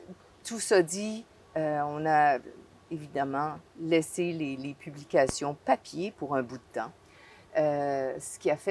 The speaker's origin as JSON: {"language": "French", "town": "Dégelis", "region": "Quebec", "country": "Canada", "also_born_or_lived": "British Columbia / California", "moved": "yes", "said": "nous, on est partis du Québec depuis belle lurette."}